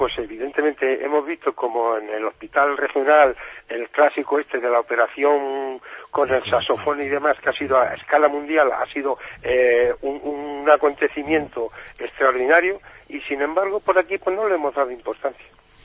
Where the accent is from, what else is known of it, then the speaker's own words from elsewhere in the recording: Toledo, Castilla-La Mancha, Spain; now in Fuengirola, Spain; yo soy un toledano, últimamente desde hace unas semanas afincado por aquí, por Fuengirola.